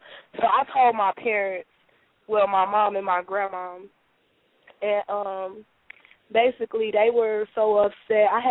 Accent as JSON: {"language": "English", "town": "Chicago", "region": "Illinois", "country": "United States", "tie": "born or raised there", "said": "I decided not to stay in my hometown, which is Chicago."}